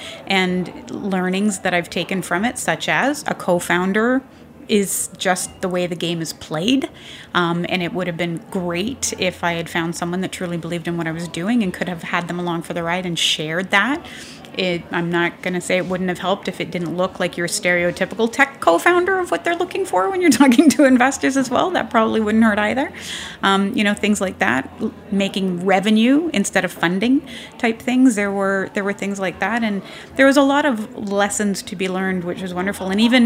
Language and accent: English; Canada; now in United States; you can take the girl out of Canada, but you can't take Canada out of the girl.